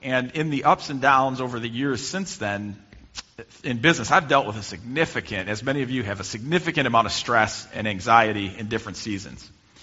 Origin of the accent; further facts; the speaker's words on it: Petoskey, Michigan, United States; When I grew up here in Petoskey, Michigan, you know, went to school.